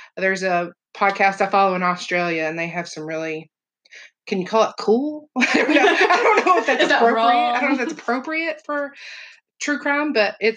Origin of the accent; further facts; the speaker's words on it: Tri-Cities, Tennessee, United States; Actually, we're both from Tennessee. I'm from the Tri-Cities, but I moved to Knoxville to take a teaching job